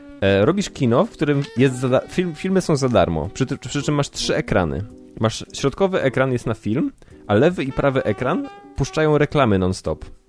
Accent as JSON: {"language": "Polish", "town": "Wrocław", "region": "Lower Silesian Voivodeship", "country": "Poland", "said": "nie poczuwałem się do tego, że jestem wrocławianinem, ale chyba jestem"}